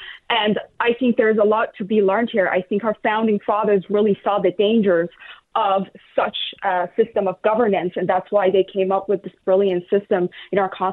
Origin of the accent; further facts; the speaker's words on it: Iran; moved away as an adult; now in United States; Yes, I was born and raised in Iran. I lived there till 2015 when I moved to the United States to seek freedom, fulfill the American dream. So I've actually spent more than 18 years in Iran